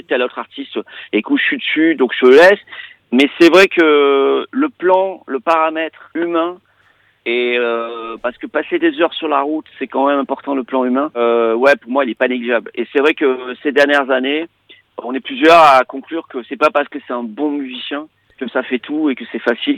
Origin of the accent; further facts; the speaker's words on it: France; je suis français, et parce que des fois, je suis pas black